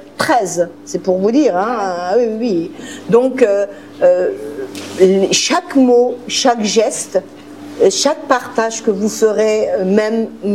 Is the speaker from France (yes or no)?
yes; Grand Est, France; je suis de la Lorraine, je le dis avec fierté